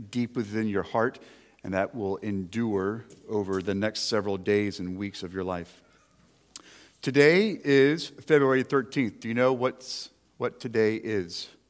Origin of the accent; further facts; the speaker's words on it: the South, United States; I want to teach you how to pronounce Valentine's Day as a Southerner, because it is different.